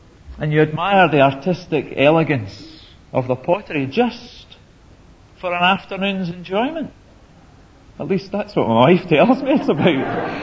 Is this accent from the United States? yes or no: no; Troon, Scotland, United Kingdom; also born or lived in Lockerbie; the little brethren church into which I was born in Lockerbie, with all their quaint ways, but deep love for one another. There in that church of a total of 16 people, I learned about family love. In the dynamism of the teenage group I belonged to in Troon